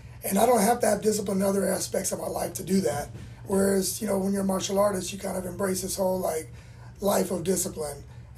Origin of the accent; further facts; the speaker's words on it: Houston, Texas, United States; You know, I grew up in Houston, like...